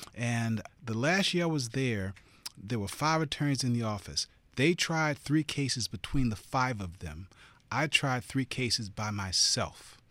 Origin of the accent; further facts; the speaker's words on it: Baltimore, Maryland, United States; I grew up in East Baltimore. About 12 blocks away from Johns Hopkins.